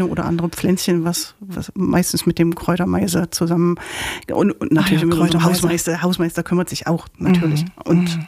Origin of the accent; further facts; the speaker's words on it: Leipzig, Saxony, Germany; Ja, ich bin Leipzigerin, ich komme aus dem ganz südlichen Ende, ich bin in Dölitz aufgewachsen und habe mir so nach und nach meine Stadt erobert